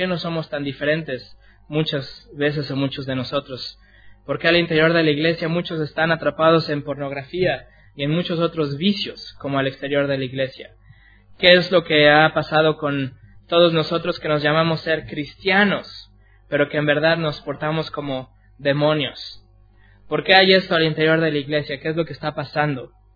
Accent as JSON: {"language": "Spanish", "country": "Mexico", "tie": "born there", "said": "Yo, como lo dije ayer, soy nacido en México"}